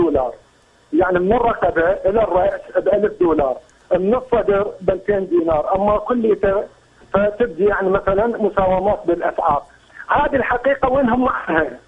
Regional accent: Kadhimiya, Baghdad Governorate, Iraq; أنا من العراق من الكاظمية.

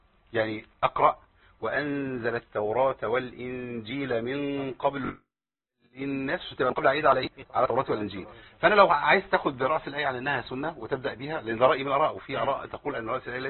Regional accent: Cairo, Cairo Governorate, Egypt; مع انهم جم قبلية وانا من القاهرة

